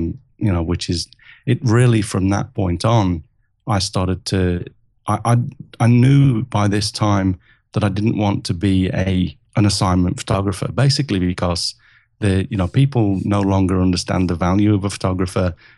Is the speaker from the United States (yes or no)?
no; England, United Kingdom; born there; But I was born in England, as you can tell from the accent.